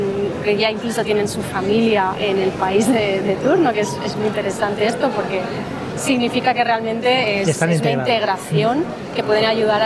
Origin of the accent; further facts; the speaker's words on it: Spain; nosotros, como españoles, siempre pensamos que estamos a otro nivel